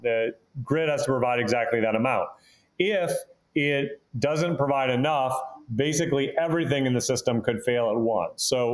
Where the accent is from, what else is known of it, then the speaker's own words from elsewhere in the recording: Minnesota, United States; I grew up in Minnesota. You know, we had cold weather all the time.